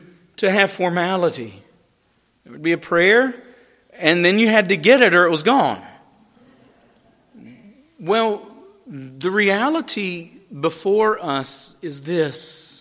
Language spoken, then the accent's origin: English; Marshville, North Carolina, United States; I grew up in Marshville. It's exactly like it sounds. I don't even think they've reached 5,000 people yet.